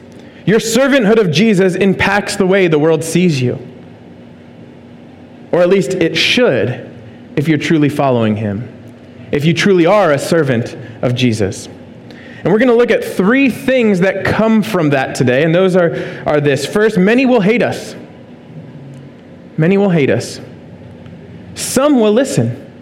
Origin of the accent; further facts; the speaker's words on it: Philadelphia, Pennsylvania, United States; And I did the whole, we're from Philly, no one likes us, and we don't care kind of thing